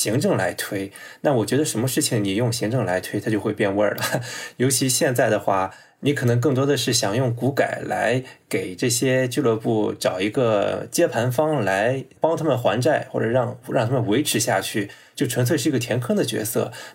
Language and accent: Chinese; Shandong, China; 因为我是山东人